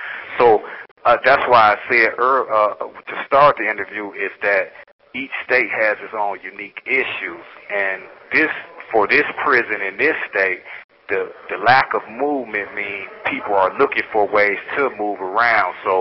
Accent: Cleveland, Ohio, United States; I'm from Cleveland, Ohio. I've been in prison since 1989.

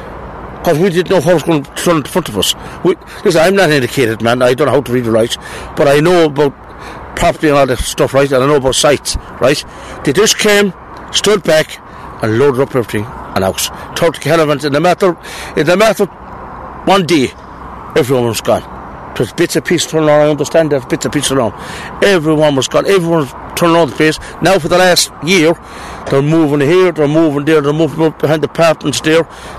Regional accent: Ireland; now in Bristol, United Kingdom; I'm an Irishman. I'm in Ireland for the last 50 years. I'm over here for the last couple of years.

